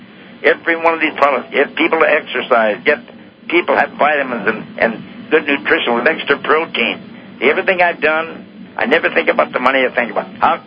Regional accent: San Francisco, California, United States; born there; also born or lived in Hollywood; I was born in San Francisco

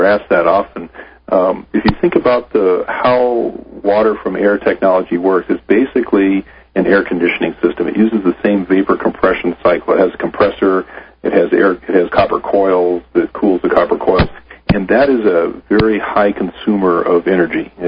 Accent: California, United States; I grew up in California so a long time ago

